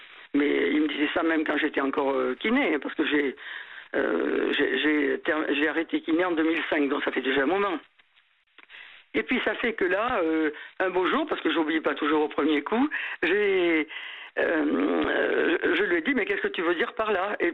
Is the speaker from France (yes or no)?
yes; Nouvelle-Aquitaine, France; Je suis de la Gironde au départ, je suis venu me faire opérer sur Lyon